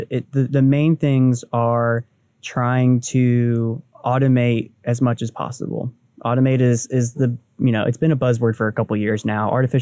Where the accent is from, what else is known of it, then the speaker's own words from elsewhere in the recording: South Carolina, United States; I'm from South Carolina. I just make up.